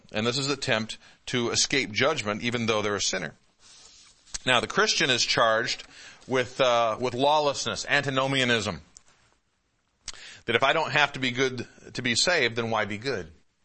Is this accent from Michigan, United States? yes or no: yes; Detroit, Michigan, United States; I grew up out east in the Midwest in the Metro Detroit area